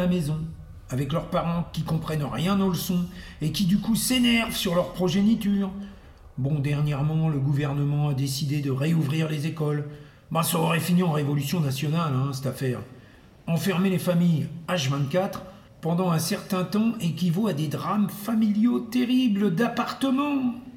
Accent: Hauts-de-France, France; Ça me rappelle mon enfance sur Terre, que j'ai passé entre Tracilval et Cuise-la-Motte, deux charmants villages de l'Oise, au nord de Paris

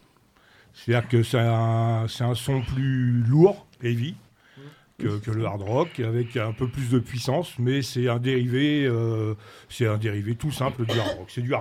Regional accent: Nanteuil-le-Haudouin, Hauts-de-France, France; Oui, je suis de Nanteuil-le-Haudouin, donc c'est pas loin.

